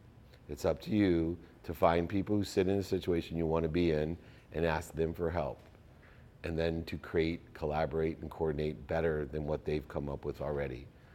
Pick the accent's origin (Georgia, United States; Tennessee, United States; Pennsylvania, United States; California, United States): California, United States; San Diego; But now that I was 30 years old, living in my hometown of San Diego, in my dream house with my dream girl, for the first time in my life, I wasn't happy.